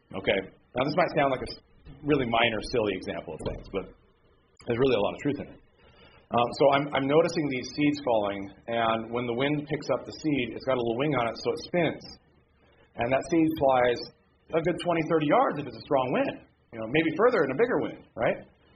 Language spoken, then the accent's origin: English; United States; You know, I'm an American. A red-blooded one at that.